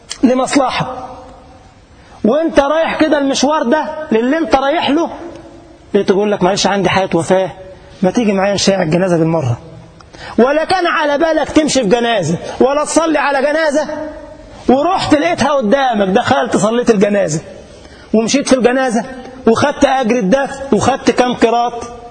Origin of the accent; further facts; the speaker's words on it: Egypt; وفجأة زواج من ألمانيا وأنا من مصر